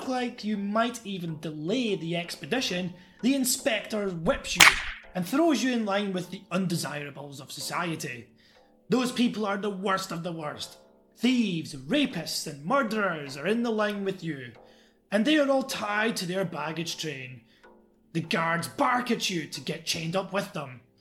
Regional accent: Scotland, United Kingdom; Now, I'm from Scotland, so you could imagine this is pretty much worse than torture for me.

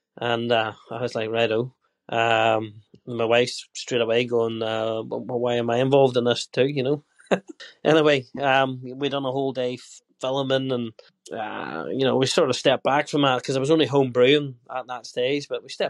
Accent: Australia; accent: Australian; So as you can tell, my Australian accent's getting thicker by the day.

